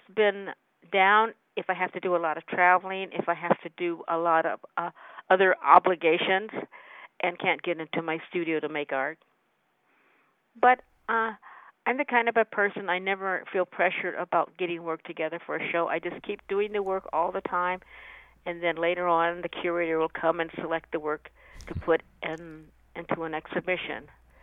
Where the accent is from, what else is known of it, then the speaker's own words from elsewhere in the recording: Pasadena, California, United States; I grew up in Pasadena, California. There was some segregation, but that was not really like growing up in another state in the South.